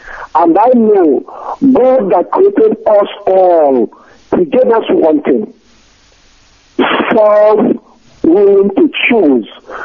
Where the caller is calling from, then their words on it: France; I'm calling from France.